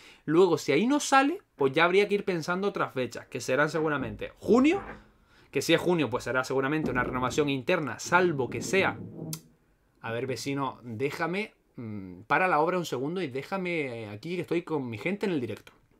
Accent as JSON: {"language": "Spanish", "town": "Vega de San Mateo", "region": "Canary Islands", "country": "Spain", "tie": "born or raised there", "said": "yo tiro para mi zona. Vega de San Mateo, arriba en la cumbre. Pero ya es que eso es ahí, soy nativo, entonces cada uno tira para casa."}